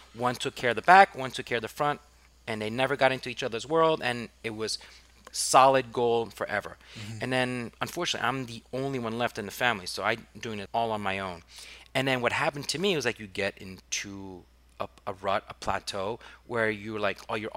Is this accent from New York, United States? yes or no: yes; New York City, New York, United States; So I grew up on the Upper East Side, and you always think of Upper East Side as hot. I went to a private school. I went to a French school.